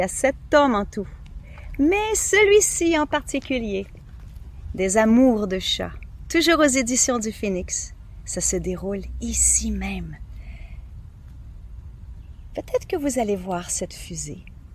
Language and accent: French; Quebec, Canada; Je suis native du Saguenay-Lac-Saint-Jean.